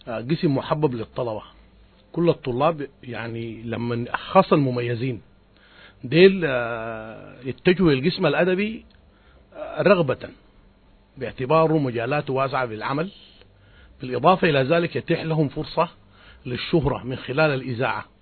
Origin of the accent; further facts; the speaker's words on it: River Nile, Sudan; من مواليد غرية السلمة، ريفي جنوب بربر.